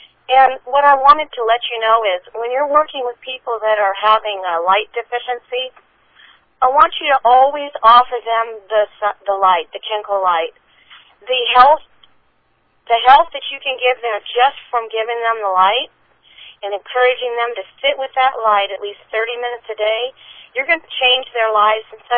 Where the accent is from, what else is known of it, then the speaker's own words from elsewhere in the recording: Alaska, United States; now in Salinas, United States; And I actually am from Alaska. I grew up there. Spent a whole lot of time in dark days.